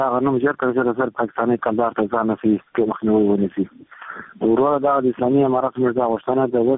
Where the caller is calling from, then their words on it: Helmand, Afghanistan; زه د هلمند ولایت اوسېدونکی یم.